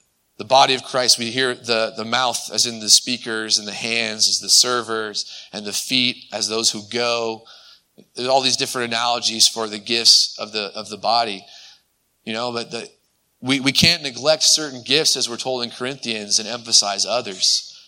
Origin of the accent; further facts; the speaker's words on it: Hayward, California, United States; born there; But you can tell now. I was born in Hayward. I was raised in this church.